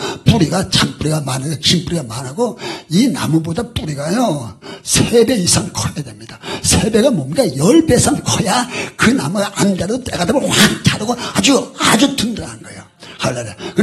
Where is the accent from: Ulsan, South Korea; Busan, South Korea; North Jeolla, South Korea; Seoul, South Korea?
North Jeolla, South Korea; born there; 우리 어렸을 때 저는 초가집에 살았어요. … 초가집에서 태어났습니다. 전라북도 정월권태에 있는 증살리 초가집에 태어났는데 그 풀로 진 집이에요.